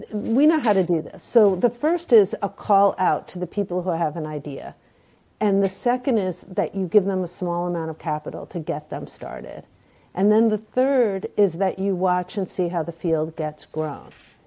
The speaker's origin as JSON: {"language": "English", "town": "Brooklyn", "region": "New York", "country": "United States", "said": "You know, I'm from Brooklyn, you know, I don't have chickens, but I bet you other people around Brooklyn have chickens."}